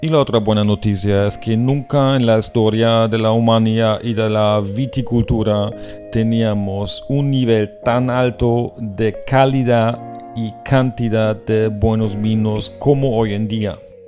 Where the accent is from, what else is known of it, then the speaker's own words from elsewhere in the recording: Germany; Spanish is a second language; Soy alemán y nací en el norte de Alemania, cerca de Bremen. Aprendí el español en la Universidad de Colonia, Alemania, y después fui a estudiar en la UIS, la Universidad de Bucaramanga